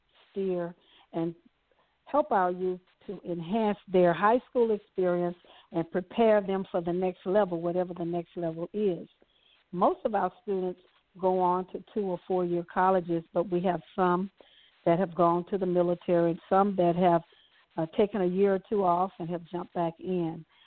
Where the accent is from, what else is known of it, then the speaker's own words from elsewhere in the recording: Baton Rouge, Louisiana, United States; we started another group in my hometown of Baton Rouge, Louisiana.